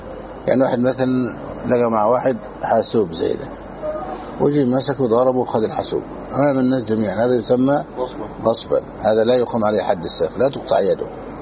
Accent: Egypt; عندنا في مصر

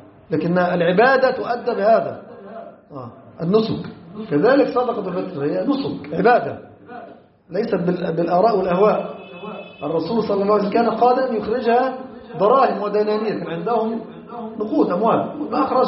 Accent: Egypt; وأصرف عنا وعن بلادنا مصر الفتنة ما ظهر منها وما بطن

